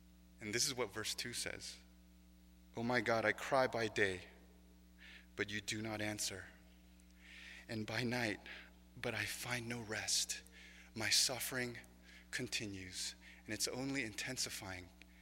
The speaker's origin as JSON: {"language": "English", "country": "United States", "said": "And like many of you, I'm an American and I love my comfort."}